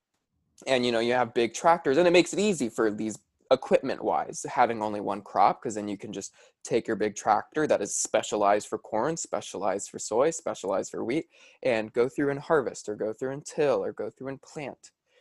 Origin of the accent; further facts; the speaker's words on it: Hawaii, United States; Yeah, honestly, I mean, I grew up in Hawaii, but I was never like one with like Dinah, like the nature and like the land.